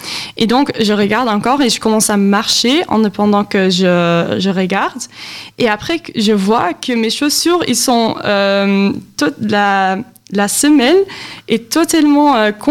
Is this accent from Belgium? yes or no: yes; Brussels, Belgium; Je viens de Belgique, de Bruxelles.